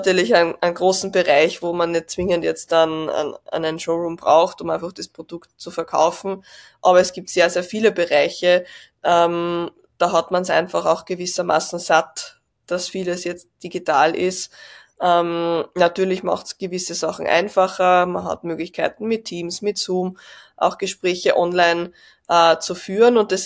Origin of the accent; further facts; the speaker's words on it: Austria; accent: Austrian; ich komme aus Österreich, wie man vielleicht auch am Dialekt ein bisschen hört